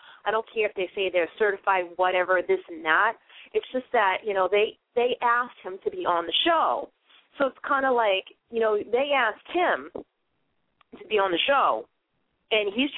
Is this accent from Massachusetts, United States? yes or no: yes; Boston, Massachusetts, United States; If you can't tell, I'm from Boston, even though I'm up here in Maine, and it's just a great feeling.